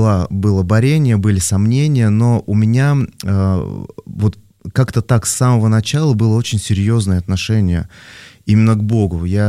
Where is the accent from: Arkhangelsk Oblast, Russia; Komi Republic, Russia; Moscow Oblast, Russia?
Moscow Oblast, Russia; Korolyov; я родился в Подмосковье, город Калининград тогда был, сейчас Королев. Всю жизнь там, вот сколько мне сейчас, 40...